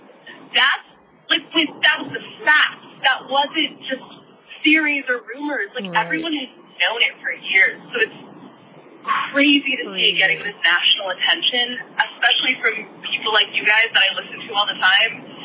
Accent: San Luis Obispo, California, United States; I actually was born and raised in San Luis Obispo, where Kristen Smart went missing.

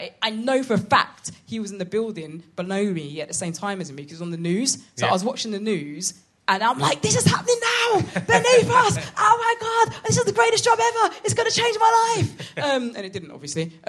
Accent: London, United Kingdom; I'm from London.

